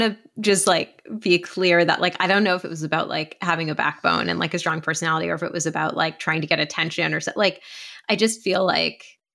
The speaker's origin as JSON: {"language": "English", "region": "East Coast", "country": "United States", "tie": "born or raised there", "said": "I grew up in the East Coast"}